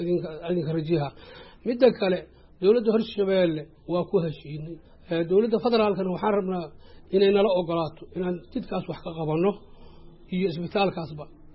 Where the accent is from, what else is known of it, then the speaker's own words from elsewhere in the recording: Balcad, Middle Shabelle, Somalia; cadaaleyna Balcad aan ku dhashay heer Balcad aan ahay reer Balcadow